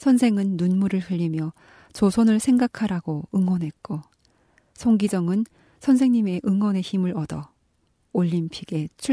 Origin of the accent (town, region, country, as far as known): North Korea